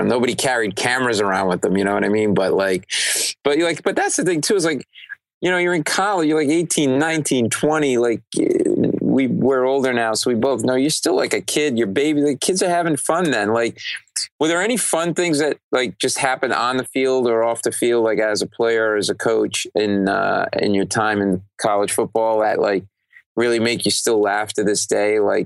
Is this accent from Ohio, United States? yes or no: no; Providence, Rhode Island, United States; So your dad, by the way, went to college in my hometown, Providence, Rhode Island.